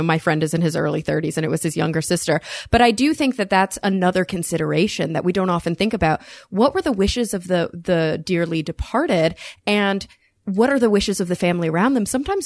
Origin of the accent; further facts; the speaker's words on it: the South, United States; I mean, I'm from the South. I can say this.